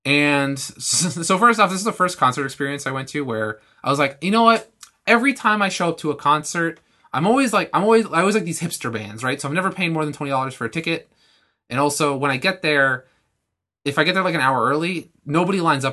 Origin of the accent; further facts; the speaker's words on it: Canada; I'm Canadian. I'll go for hockey cards.